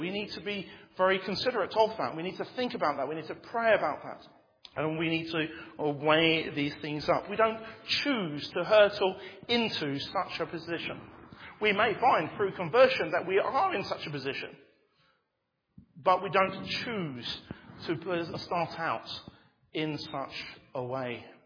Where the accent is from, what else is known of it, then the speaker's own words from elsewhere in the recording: Bangladesh; I grew up in Bangladesh, and I was very much aware of what a plough was and how a plough worked.